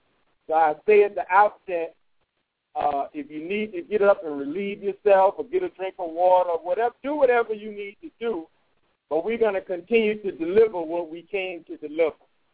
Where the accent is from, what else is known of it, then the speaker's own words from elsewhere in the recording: Mississippi, United States; I was excited that he had come to my home state, because this is a state that is beloved of Allah God. It is one of those states where our people suffered some of the harshest of treatment. So for the flag of Islam to be planted in the soil of Mississippi